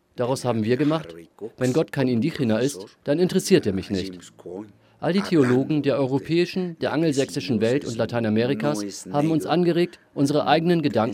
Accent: Oaxaca, Mexico; German is a second language; die Katholiken meiner Kindheit in Oaxaca

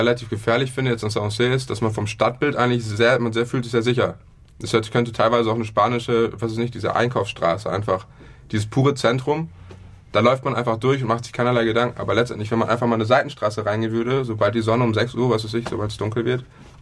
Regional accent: Germany; Also wenn ich mir also als Deutscher quasi dann auch das Bild der Schweiz stelle

